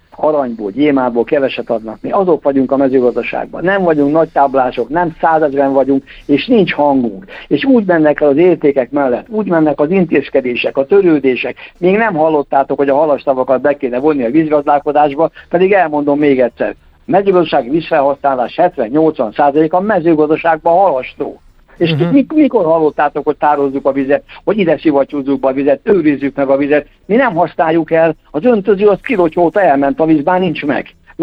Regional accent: Ercsi, Fejér, Hungary; Csak az én szülőfalomba Ercsit, ahonnan én származom

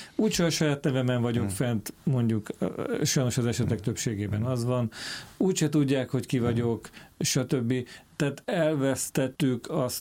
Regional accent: Hungary; én is magyar ember vagyok

